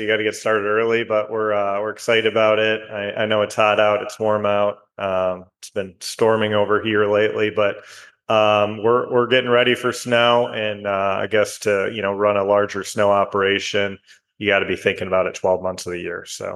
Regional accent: Grosse Pointe, Michigan, United States; So yeah, I grew up in Michigan. I've been in Michigan my whole life, born and raised in a city called Grosse Pointe, which is just north of Detroit.

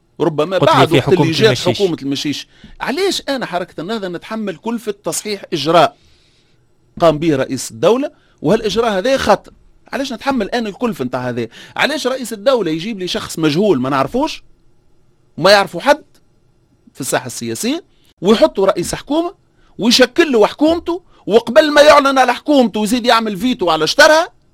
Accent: Tunisia; النظام شبه البرلماني اللي عندنا في تونس

